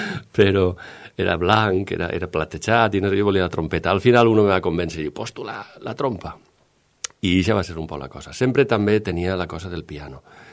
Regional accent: Paiporta, Valencian Community, Spain; born there; Vaig néixer a Paiporta el 22 de desembre de 1970 i sóc músic.

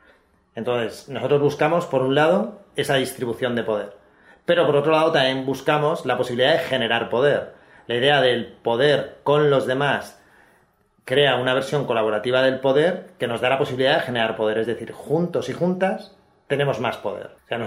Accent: Cuenca, Castilla-La Mancha, Spain; moved away as an adult; now in Valencia, Spain; las casas colgadas de Cuenca, que es mi ciudad natal y donde me crié hasta los 18 años que me vine para Valencia.

